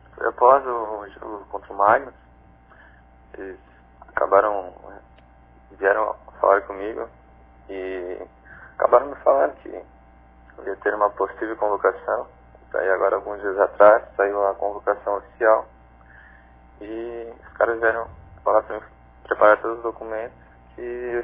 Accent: Urusanga, Santa Catarina, Brazil; born there; Sim, é verdade, nasci em Urusanga.

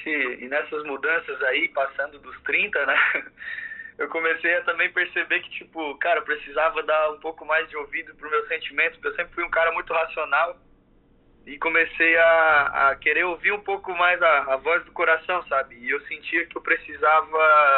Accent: Marília, São Paulo, Brazil; Cara, eu vim de Marília, interior de São Paulo

